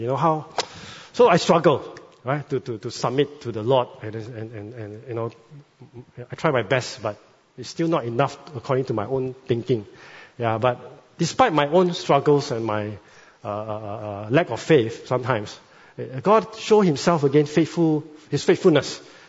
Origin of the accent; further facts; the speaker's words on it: Malaysia; now in Singapore; You know, I'm Malaysian, Singapore PR, hopefully will become Singapore citizen soon.